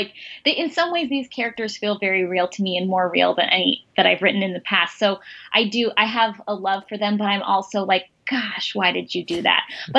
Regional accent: San Francisco, California, United States; now in Madison, United States; Yes. I'm from San Francisco.

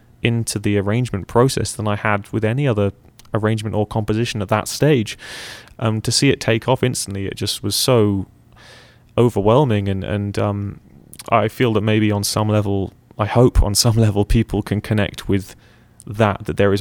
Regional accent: Bristol, South West England, United Kingdom; born there; also born or lived in Hampshire / Surrey; I was born in Bristol over in the West. Spent a lot of my life living in Hampshire, Surrey, sort of in the countryside, maybe about an hour and a half south of London, kind of no man's land

